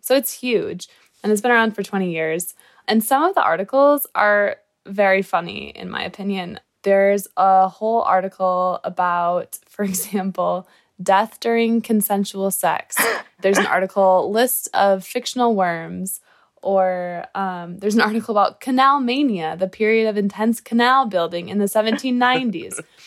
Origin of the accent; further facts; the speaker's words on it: Michigan, United States; I'm from Michigan, and I'm in college